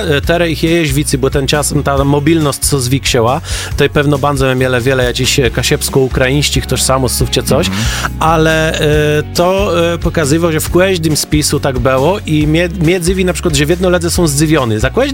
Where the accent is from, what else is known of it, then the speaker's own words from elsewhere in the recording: Pomeranian Voivodeship, Poland; my nie jesteśmy ani Płelosie, ani Niemce, my jesteśmy kasiebi, my jesteśmy stąd.